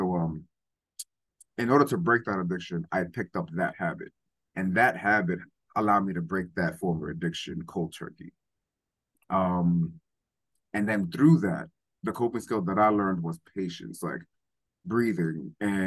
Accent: Bronx, New York, United States; Oh, well, I mean, I'm from the Bronx, so it was very much like that.

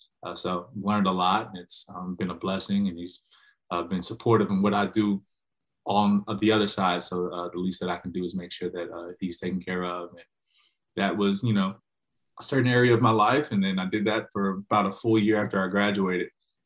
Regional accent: New Orleans, Louisiana, United States; I'm originally from New Orleans. I moved to North Louisiana after Hurricane Katrina. That's where my mom is from. My mom's originally from Sterlington, Louisiana.

